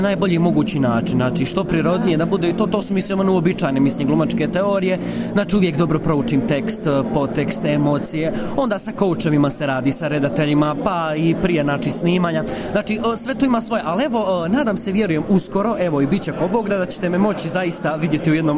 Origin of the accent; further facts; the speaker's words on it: Gummersbach, North Rhine-Westphalia, Germany; also born or lived in Herzegovina; ja sam rođen u Gummersbachu 92. godine i dosta smo godina živjeli ovdje i onda naravno jedan period smo se onda i odselili dolje, ali smo, kako ja kažem, nekako smo na dvije adrese, znači domaći sam i kada dođem i dolje u Hercegovinu